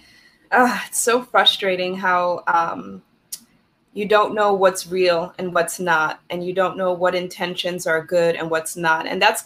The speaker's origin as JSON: {"language": "English", "country": "Netherlands", "tie": "born or raised there", "also_born_or_lived": "Germany", "said": "So I was born in Germany. I grew up in the Netherlands. And so growing up in the Netherlands, I was severely bullied"}